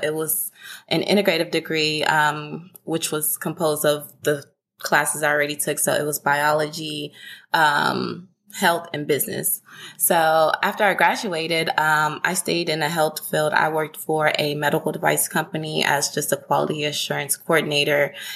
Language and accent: English; Houston, Texas, United States; So like I said, I'm originally from Houston, Texas. I actually went to school up north, well, the northern side of Texas, so in Denton.